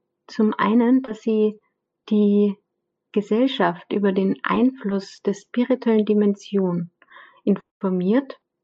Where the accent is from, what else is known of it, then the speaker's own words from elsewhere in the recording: Lower Austria, Austria; Ja, ich komme aus Niederösterreich